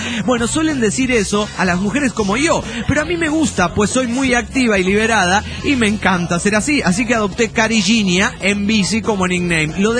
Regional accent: Ciudad Obregón, Sonora, Mexico; now in Nagaoka, Japan; de Obregón, Sonora.

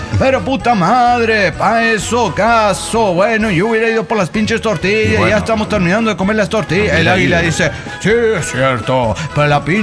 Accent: Coatzacoalcos, Veracruz, Mexico; Soy la regia de Coatzacoalcos de Veracruz.

